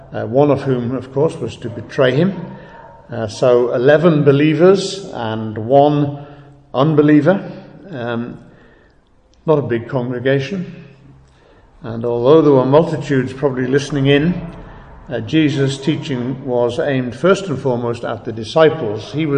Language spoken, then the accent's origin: English; England, United Kingdom; First of all, in English, because we're English and we have the Bible translated into English